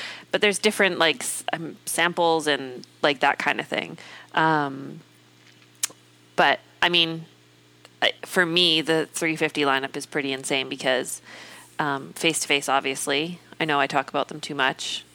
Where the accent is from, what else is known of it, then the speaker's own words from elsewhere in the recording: Canada; I'm from Canada. I don't experience those types of heat.